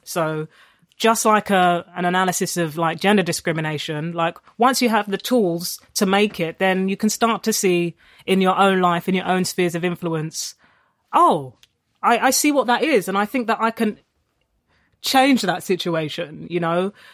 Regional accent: London, United Kingdom; we were both two kids with single mums, you know, growing up in South London.

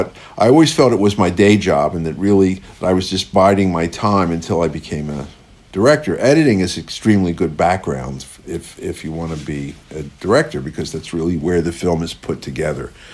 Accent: Philadelphia, Pennsylvania, United States; I grew up in Philadelphia, and I studied with the principal trumpet of the Philadelphia Orchestra, and I was very, very good.

